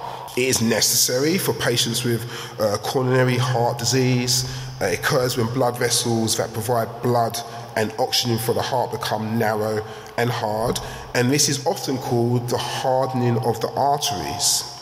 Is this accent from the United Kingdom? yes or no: yes; England, United Kingdom; So, I know we're English and silence tends to be like something we want to feel